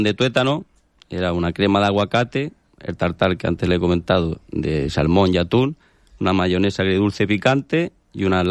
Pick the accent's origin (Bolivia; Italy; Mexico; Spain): Spain; Andalusia; porque yo soy de Andalucía y las aceitunas que no me fallan, ¿sabes?